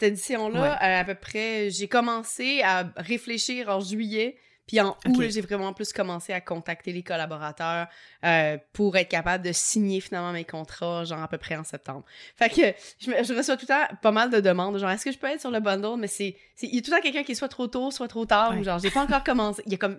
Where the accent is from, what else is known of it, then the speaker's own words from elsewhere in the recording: Quebec, Canada; accent: Québécois; j'amène mon petit accent québécois sur ton podcast de temps en temps